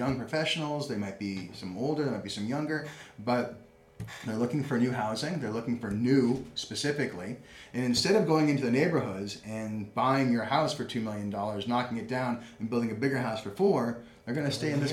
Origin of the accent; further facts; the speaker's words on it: Marblehead, Massachusetts, United States; that is not possible in Lexington or my hometown of Marblehead, no offense